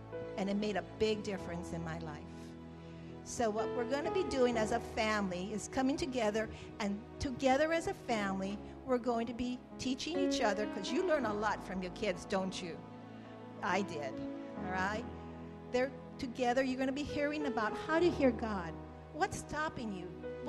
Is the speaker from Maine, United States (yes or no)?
no; Hawaii, United States; I grew up in Hawaii, so we had inner tubes all over the place.